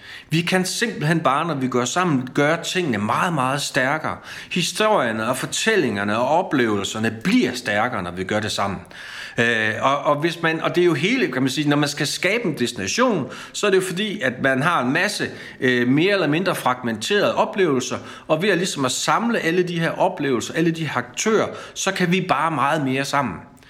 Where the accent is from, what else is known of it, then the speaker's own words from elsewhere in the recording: Vejle, Region of Southern Denmark, Denmark; also born or lived in Kolding; Altså, jeg er født i Kolding. Jeg er opvokset i Vejle. Jeg har arbejdet rigtig mange år i Billund